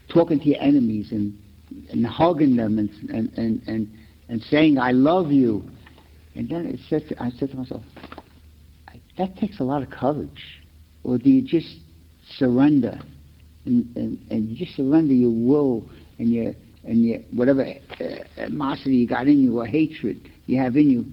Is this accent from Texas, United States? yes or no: no; Brooklyn, New York, United States; You could tell I'm from Brooklyn, huh?